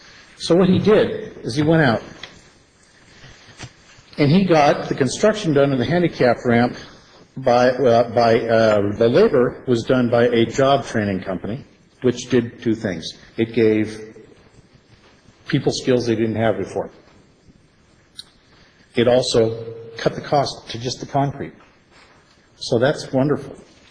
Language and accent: English; California, United States; I'm a transplant from California.